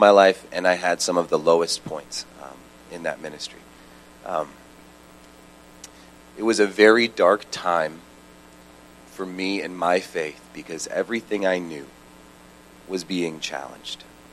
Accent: Carrollton, Texas, United States; I took a residency program in Denton, which is just north of where I grew up in Carrollton.

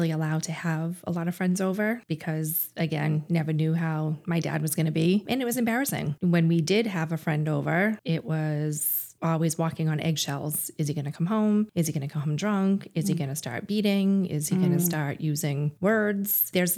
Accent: Southbridge, Massachusetts, United States; I grew up in Southbridge. I was a baby of five.

